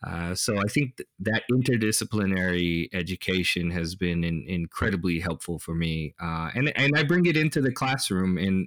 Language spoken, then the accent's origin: English; Virginia, United States; born there; also born or lived in Kenya; But I was born in Virginia. I was born in Northern Virginia, and that's kind of where I was for the initial part of my life. When I was about 3 years old, we moved to Kenya, and I lived in Kenya for about 5 or 6 years.